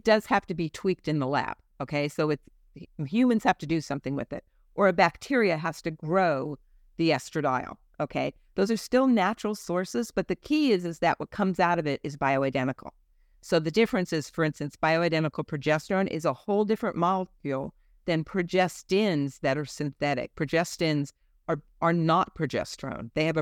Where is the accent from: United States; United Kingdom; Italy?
Italy; So again, if you are a seafaring people, like for instance, I'm from the Mediterranean. I'm Italian. My husband's Greek.